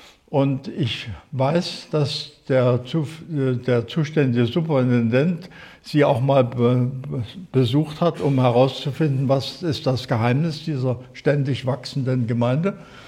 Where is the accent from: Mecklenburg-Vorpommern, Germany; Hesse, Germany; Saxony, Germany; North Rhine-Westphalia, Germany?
Saxony, Germany; Zschopau; In Zschopau, da wo ich groß geworden bin, gingen wir morgens in den normalen Gottesdienst und abends in die landeskirchliche Gemeinschaft.